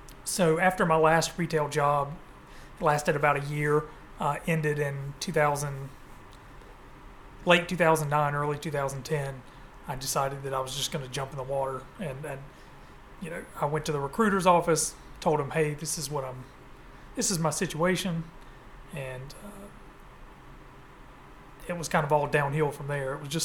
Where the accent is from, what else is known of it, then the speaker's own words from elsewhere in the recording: Burlington, North Carolina, United States; born there; I was born in Burlington, North Carolina, in 1979.